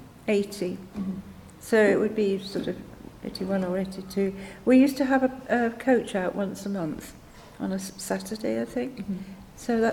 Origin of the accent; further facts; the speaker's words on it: North West England, United Kingdom; I grew up near Manchester, so it was absolutely in our veins when we were at school there.